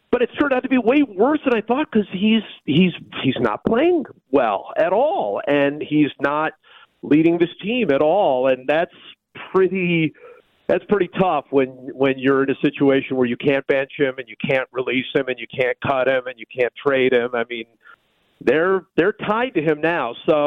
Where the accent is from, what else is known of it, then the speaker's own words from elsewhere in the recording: Cleveland, Ohio, United States; growing up in Cleveland, I was, football was everything to me.